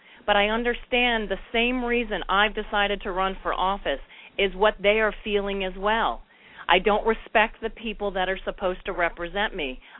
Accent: Florida, United States; also born or lived in Massachusetts; I've been a part of South Florida since I was 4 years old. I came from Massachusetts with my parents, 5 kids, $600, and no job.

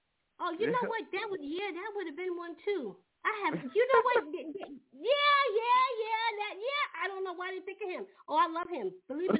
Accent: New York, United States; Listen, I got I'm from New York, and people call me aggressive so much.

